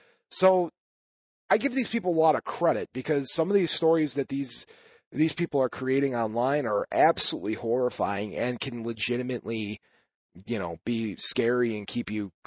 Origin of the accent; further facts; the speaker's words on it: Illinois, United States; Well, I grew up in the Chicagoland area.